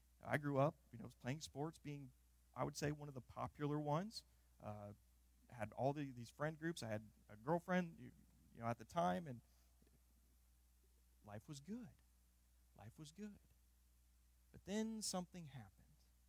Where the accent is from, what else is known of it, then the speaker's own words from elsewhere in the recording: Waynesfield, Ohio, United States; one of the big things that life was like growing up in Waynesfield was that everybody called themselves a Christian